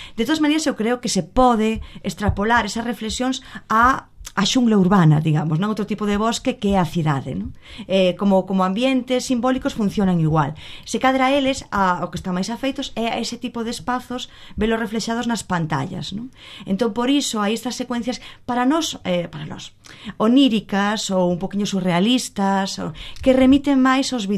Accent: Maniños, Galicia, Spain; Non, eu son de Maniños.

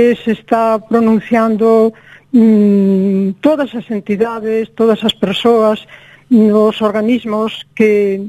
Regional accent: Galicia, Spain; Para min, que son galego falante de familiar

